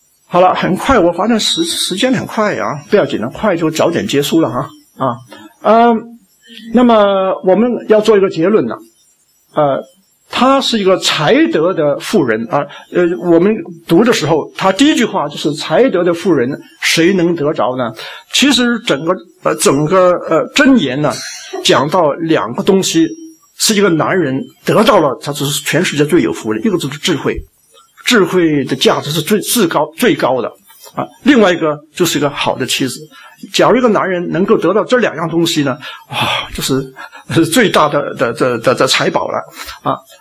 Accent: China; 就是特别是以前在文化大革命的时候，我们中国人的牙齿很多都没有照顾的，但是你来到西方

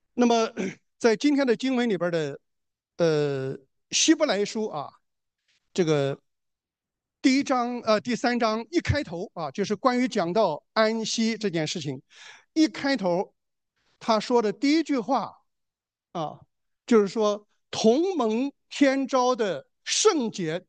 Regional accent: China; 我小时候在中国农村长大啊

